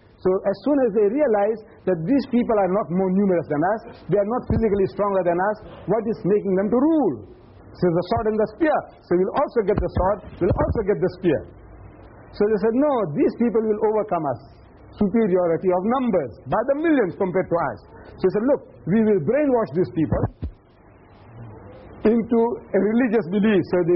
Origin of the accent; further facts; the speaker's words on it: India; born there; I'm an Indian by birth, but my ancestors came from outside India 5,000 years ago.